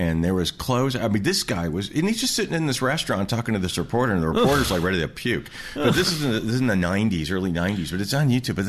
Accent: Midwest, United States; You know, I'm from the Midwest.

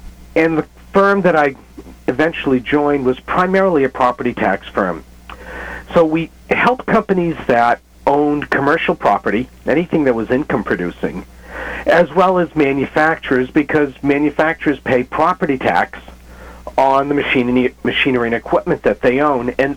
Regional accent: New Hampshire, United States; moved away as an adult; now in California, United States; Well, you know, I grew up in New Hampshire, but I've lived in California for over 30 years now.

